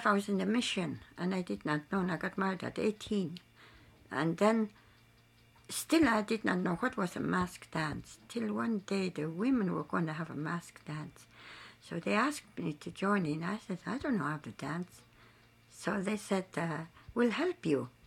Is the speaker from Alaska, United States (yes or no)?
yes; Bethel, Alaska, United States; now in Holy Cross, United States; From Bethels.